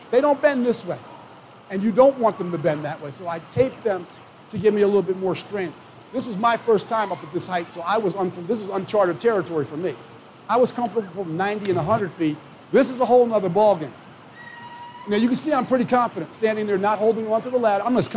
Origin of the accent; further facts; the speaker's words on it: East Orange, New Jersey, United States; I'm from East Orange, New Jersey. We didn't, I grew up at the YMCA, but my high school didn't have a swimming pool.